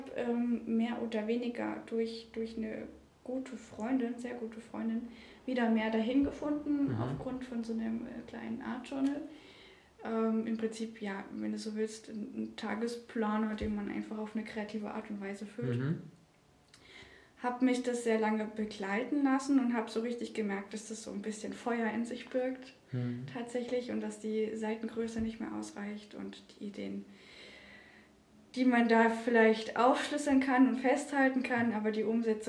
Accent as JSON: {"language": "German", "region": "Thuringia", "country": "Germany", "tie": "born or raised there", "said": "Genau, ich komme gebürtig aus Thüringen"}